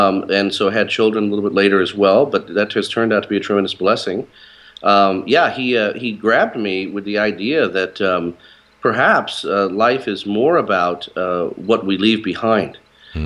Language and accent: English; Maui, Hawaii, United States; Whereas I grew up on Maui, Hawaii, a little bit more in the country.